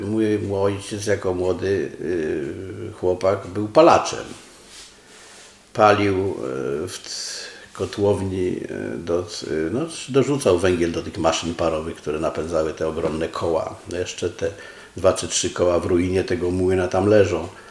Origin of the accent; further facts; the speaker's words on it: Hrubieszów, Lublin Voivodeship, Poland; born there; Urodziłem się w Hrubieszowie. Dlaczego nie w Warszawie? Bo najbliższy szpital był w Hrubieszowie, a rodzina mojej mamy pochodziła z dość znanego miasteczka Chorodło. To jest na samej ukraińskiej granicy